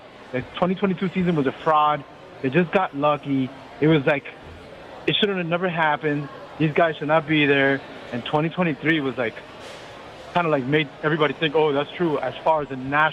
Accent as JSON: {"language": "English", "region": "New England", "country": "United States", "said": "And I come from New England"}